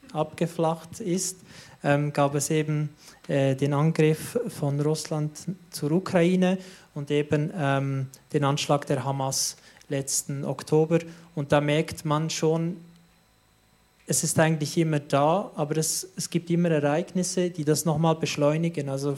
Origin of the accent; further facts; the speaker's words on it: Interlaken, Bern, Switzerland; ich bin im Raum Interlaken aufgewachsen, zunächst einmal. Da bin ich aufgewachsen